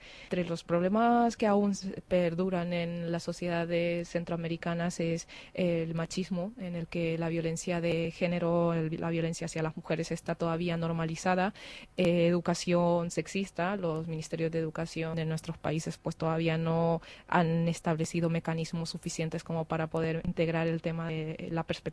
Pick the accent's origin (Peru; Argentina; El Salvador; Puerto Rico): El Salvador; now in Madrid, Spain; soy salvadoreña y puedo hablar un poquito de mi trabajo y de lo que yo estaba haciendo en El Salvador